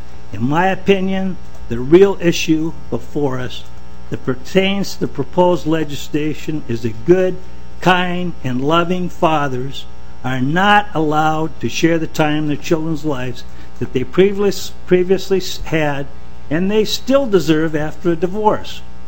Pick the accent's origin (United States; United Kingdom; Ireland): United States; Minnetonka, Minnesota; from Minnetonka, Minnesota.